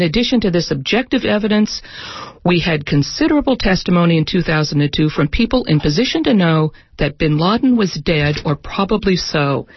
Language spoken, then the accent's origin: English; Sonoma, California, United States; Thanks to James Seifers in Sonoma, my hometown.